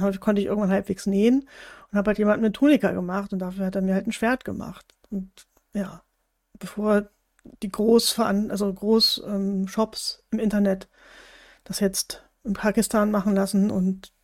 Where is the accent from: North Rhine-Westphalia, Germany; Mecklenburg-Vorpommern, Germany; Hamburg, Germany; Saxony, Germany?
Hamburg, Germany; ich komme ja aus Hamburg